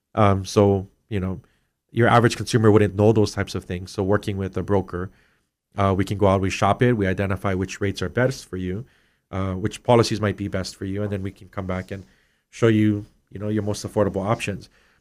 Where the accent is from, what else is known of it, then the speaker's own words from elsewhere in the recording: Hawaii, United States; And I'm from Big Island too